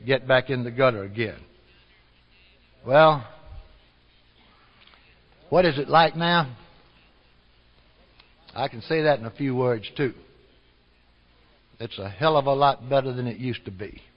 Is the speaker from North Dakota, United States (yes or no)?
no; Georgia, United States; One I had learned as a small boy in the Methodist Sunday school in my hometown in America, Georgia.